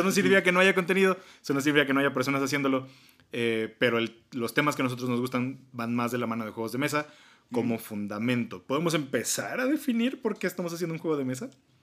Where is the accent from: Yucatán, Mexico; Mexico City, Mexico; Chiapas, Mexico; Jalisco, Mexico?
Mexico City, Mexico; Jorlu y yo somos dos amigos de la Ciudad de México, que bueno, viven actualmente en la Ciudad de México.